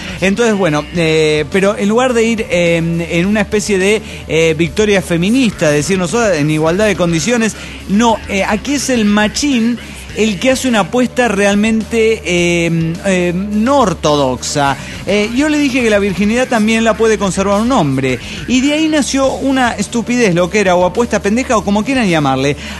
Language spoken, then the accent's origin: Spanish; Oaxaca, Mexico; Bueno, en Oaxaca, de donde soy originario.